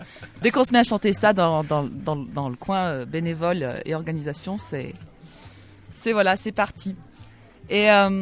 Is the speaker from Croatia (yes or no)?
no; Auvergne-Rhône-Alpes, France; Parce que moi, à la base, je suis d'Ardèche et je connais les cigales, mais depuis que je suis dans les Bauges.